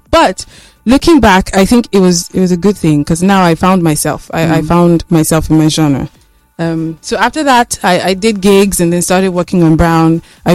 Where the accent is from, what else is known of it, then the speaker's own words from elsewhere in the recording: Jos, Plateau, Nigeria; I was born and raised in Jos. I studied law, but I didn't practice.